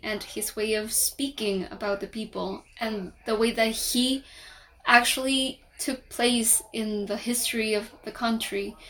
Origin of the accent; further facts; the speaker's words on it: El Hatillo, Miranda, Venezuela; also born or lived in Caracas; I am 24 years old. I was born and raised here in Caracas, Venezuela. Well, born in Caracas, raised in Miranda, in El Atillo.